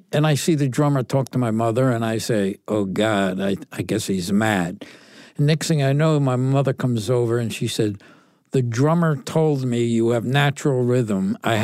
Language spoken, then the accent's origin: English; Connecticut, United States; But growing up in Connecticut, I grew up on an area called City Point, and it was near the water. So I grew up loving boating.